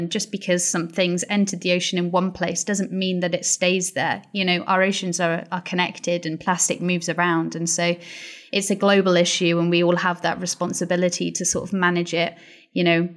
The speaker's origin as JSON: {"language": "English", "region": "Wales", "country": "United Kingdom", "tie": "born or raised there", "said": "So I'm from Pembrokeshire, and it's a beautiful part of Wales. I mean, you know, I lived right next to the sea, used to spend every given moment in it."}